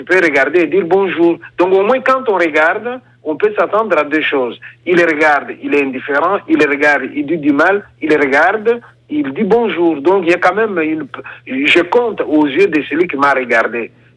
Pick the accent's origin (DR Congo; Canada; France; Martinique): DR Congo; now in Belgium; je viens du Congo, désormais, je vais habiter à côté de vous.